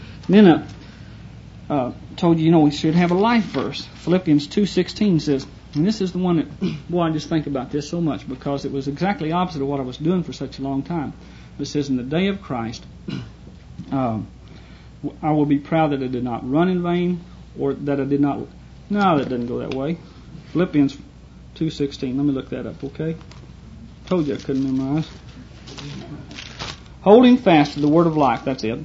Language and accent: English; Phillips, Texas, United States; My sister, over in my hometown, Phillips, Texas, we started talking about, you know, we'd always loved each other and cared for each other